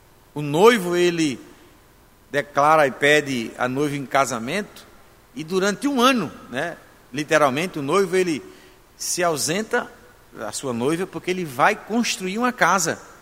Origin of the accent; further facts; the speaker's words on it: João Pessoa, Paraíba, Brazil; A nossa identidade, nós somos brasileiros, paraibanos, pessoenses